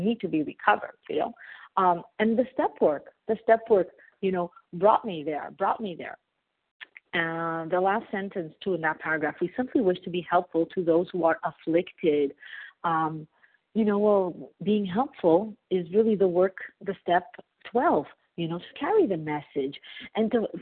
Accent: Montreal, Quebec, Canada; I am from Montreal, Canada.

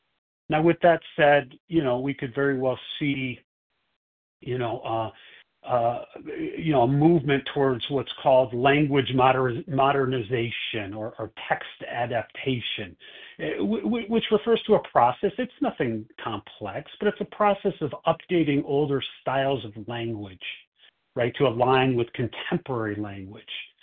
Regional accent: Chicago, Illinois, United States; I'm from Chicago, and I will be the host for the presentation today.

